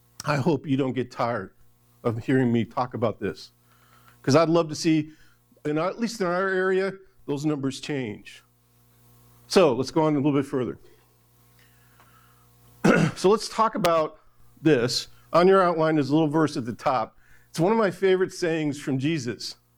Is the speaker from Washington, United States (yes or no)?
no; Michigan, United States; Now, as I grew up in Michigan, there's something about where you were born and raised that's a little special.